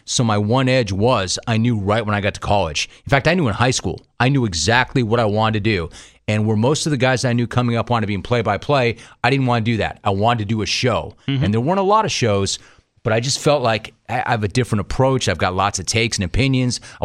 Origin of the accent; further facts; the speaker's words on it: Los Angeles, California, United States; When I grew up in Los Angeles, I was an LA native. I was a Dodger fan.